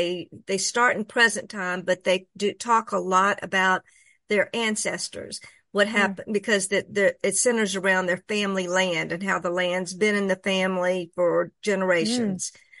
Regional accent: Monroe, Louisiana, United States; I grew up in Monroe, but my mother's family, this is based largely on my mother's side of the family.

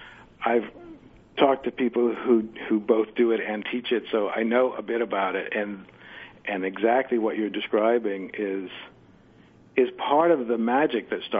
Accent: Rhode Island, United States; I grew up in Rhode Island, so I was around during the blizzard of 78

